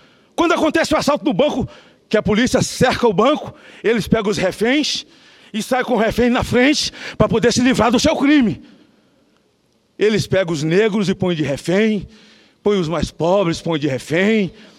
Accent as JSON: {"language": "Portuguese", "town": "Itapetinga", "region": "Bahia", "country": "Brazil", "tie": "born or raised there", "also_born_or_lived": "Macarani", "lives_now": "Espírito Santo, Brazil", "said": "da minha pequena Macarani, onde eu nasci, da minha pequena Itapetinga, onde eu fui criado, em nome dos meus amigos, do povo, do Estado, do Espírito Santo que me acolheu como filho adotivo."}